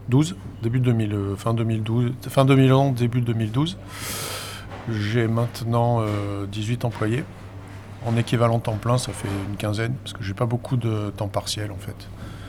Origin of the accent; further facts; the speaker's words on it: Cublac, Nouvelle-Aquitaine, France; D'origine, je suis de Cublac, c'est à côté de Terrasson, donc c'est pas très loin.